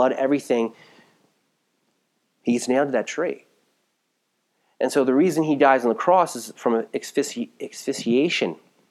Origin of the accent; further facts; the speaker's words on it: Gilbertsville, United States; I was raised most in Gilbertsville my whole life.